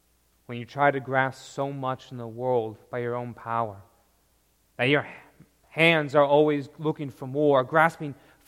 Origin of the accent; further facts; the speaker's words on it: Michigan, United States; Or feeling for me growing up in Michigan, that first cold snow in your hands.